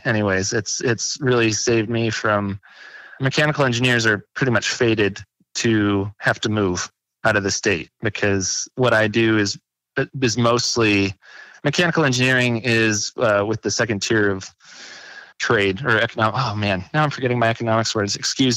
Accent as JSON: {"language": "English", "town": "Billings", "region": "Montana", "country": "United States", "tie": "born or raised there", "said": "but I'm a native Montana and I'm from Billings, and so I got a good scholarship to MSU."}